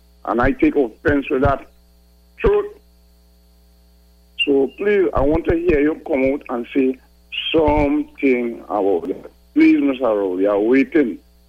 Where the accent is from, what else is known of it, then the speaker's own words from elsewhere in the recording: Trinidad & Tobago; And me like that as a Trinidadian, another taxpayer.